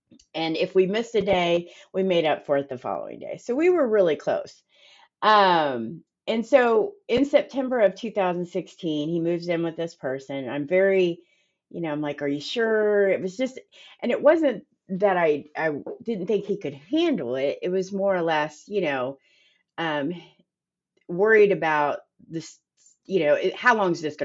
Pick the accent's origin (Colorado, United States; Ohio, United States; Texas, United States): Ohio, United States; Dayton; now in Columbus, United States; a job that was 2 hours away from my hometown, which is a little bit outside of Dayton. And it was the opportunity to move to Columbus.